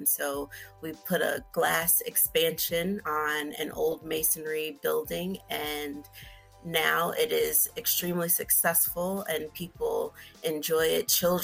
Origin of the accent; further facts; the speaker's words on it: Chicago, Illinois, United States; growing up in Chicago, I loved looking at the buildings, the Sears Tower, or now it's called the Willis Tower. It was fairly new when I was young.